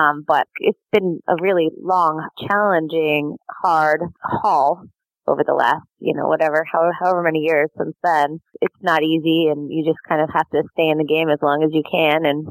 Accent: Colorado, United States; And, you know, I grew up in Colorado, and the thing to do there was ski

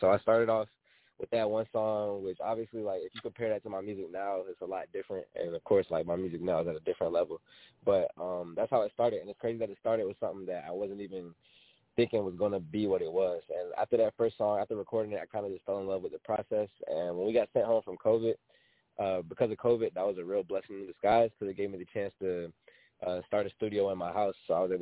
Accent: Chesapeake, Virginia, United States; I'm from Chesapeake, Virginia.

